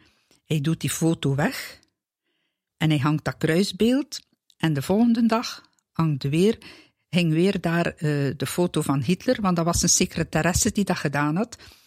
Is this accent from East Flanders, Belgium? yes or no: yes; Sint-Laureins, East Flanders, Belgium; Ik kom van een eindje. Ik kom van Sint-Lorijns. Dat is dicht bij Eeklo. Dat is tussen Gent en Brugge.